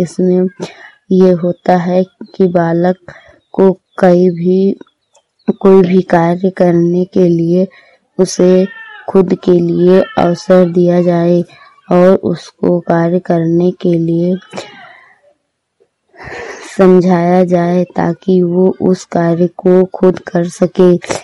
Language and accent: Hindi; Hariharpur, Uttar Pradesh, India; मैं हरिहरपुर गांव जिला श्रावस्ती की रहने वाली हूँ।